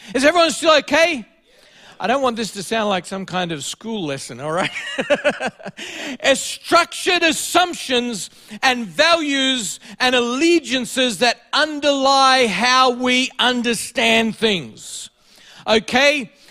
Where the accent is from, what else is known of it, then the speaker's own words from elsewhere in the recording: Australia; This is us. We are Australian. This is the way we do things. This is the way we think.